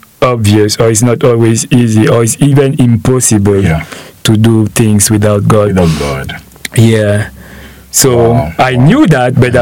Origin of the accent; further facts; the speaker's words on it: Gabon; also born or lived in Cameroon; Yeah, I'm from Cameroon, but I've lived in Gabon for the most part of my childhood and adolescence.